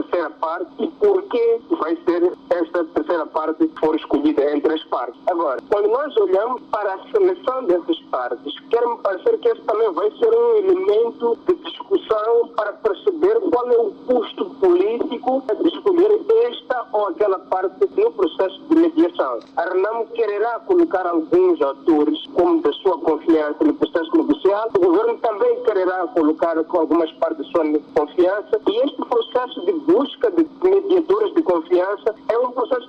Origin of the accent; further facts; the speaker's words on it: Mozambique; tínhamos que arranjar a solução como moçambicanos